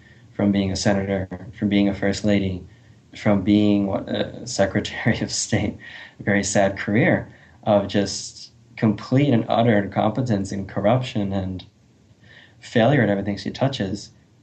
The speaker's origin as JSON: {"language": "English", "country": "United States", "said": "And that certainly is concerning to me as an American."}